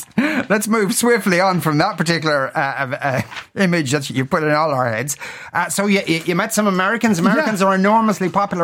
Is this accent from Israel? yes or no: no; Dublin, Leinster, Ireland; We played a match in Belfast. We're all from Dublin.